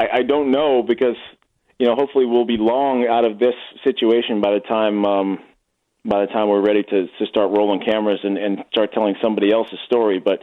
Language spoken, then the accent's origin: English; Boston, Massachusetts, United States; I love the little story arc, especially as a Bostonian